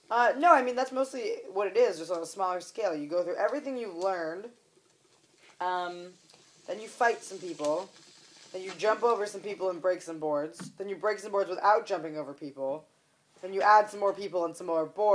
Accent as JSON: {"language": "English", "region": "California", "country": "United States", "said": "because he was from California, and I was from California, and that's all I remember."}